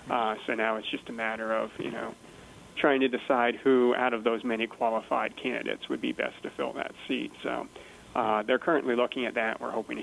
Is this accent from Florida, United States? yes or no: no; Maine, United States; Senator Susan Collins from my home state, the great state of Maine